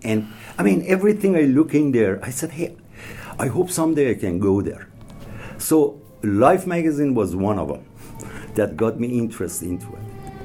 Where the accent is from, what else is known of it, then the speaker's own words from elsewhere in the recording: Tehran, Tehran Province, Iran; English is a second language; moved away as an adult; I was born in 1947 in Tehran, Iran. So I went to elementary school, high school in Iran, and also I did my undergraduate in horticulture in Iran.